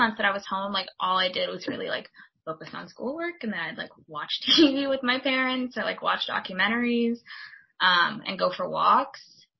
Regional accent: York, Maine, United States; So I'm from York, Maine, which is an hour and a half, I would say, from Boston.

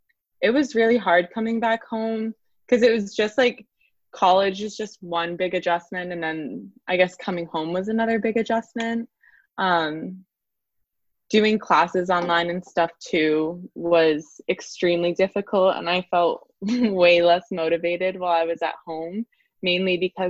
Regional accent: Augusta, Maine, United States; now in Boston, United States; I am originally from Augusta, Maine.

